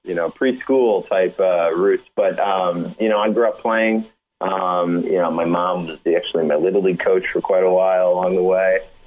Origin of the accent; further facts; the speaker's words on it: Chicago, Illinois, United States; My mom, for instance, huge Cubs fan. I grew up in Chicago.